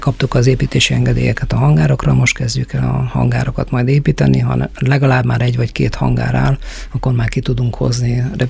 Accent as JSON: {"language": "Hungarian", "town": "Szolnok", "region": "Jász-Nagykun-Szolnok", "country": "Hungary", "said": "én Szolnokról származom"}